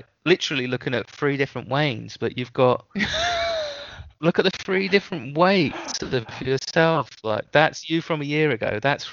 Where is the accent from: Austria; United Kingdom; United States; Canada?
United Kingdom; London; because I come from a northern family. Where everybody in my family spoke with a northern accent, but a lot of them, including my mum and dad, like, they moved to London when I was born.